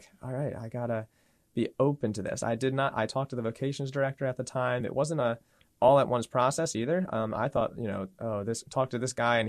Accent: Lancaster, Pennsylvania, United States; now in York, United States; I grew up in Lancaster, but my wife, Caitlin, grew up in Southern York and we're there now.

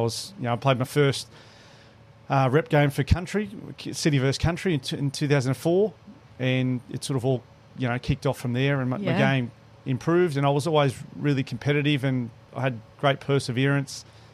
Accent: Newcastle, New South Wales, Australia; Captaining my hometown for as long as I did, from 2007 to when I retired at the Newcastle Knights, 2015.

